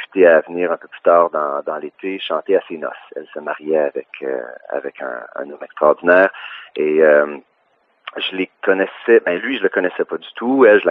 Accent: Saint-Bruno-de-Montarville, Quebec, Canada; also born or lived in Sherbrooke; now in Montreal, Canada; Ben, moi, je suis né à Sherbrooke. Ma famille, autant du côté de mon père que de ma mère, ont leurs racines en Estrie, mais j'ai grandi en Montérégie, à Saint-Bruno de Montarville, et puis je suis un Montréalais depuis pas mal toute ma vie adulte.

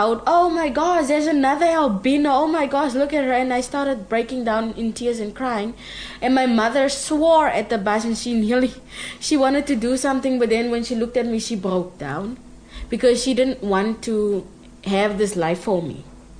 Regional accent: South Africa; first language Afrikaans; English is a second language; But I think it's also because of my accent. My accent is also different, because some people don't really believe that I'm South African at all.

